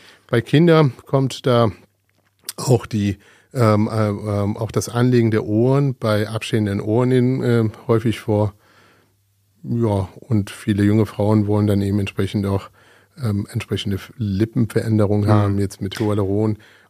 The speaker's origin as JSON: {"language": "German", "country": "Iran", "said": "Ich bin ja gebürtige Perser und komme aus dem Iran"}